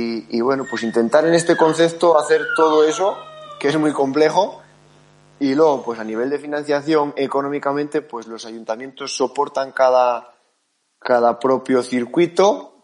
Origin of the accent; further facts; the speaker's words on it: León, Castile and León, Spain; Yo llevo aquí 10 años, soy de León y estoy encantado, soy de pueblo y no me da duelo decirlo